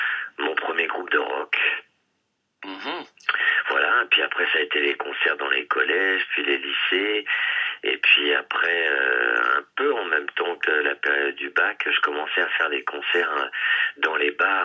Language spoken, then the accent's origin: French; Malakoff, Île-de-France, France; J'ai grandi à Malakoff, je vis en banlieue parisienne, donc je suis un semi-parisien.